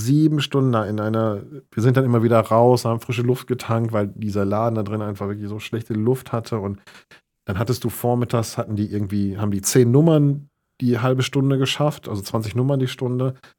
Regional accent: Germany; Ne, wir sind ja Deutsche und wir haben nun mal eine Last mit uns rumzutragen.

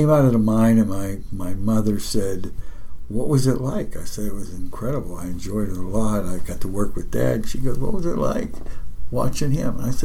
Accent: Pennsylvania, United States; Well, it's everything I am and everything I was, probably. I learned around the kitchen table, mostly, because everybody in my family was a miner.

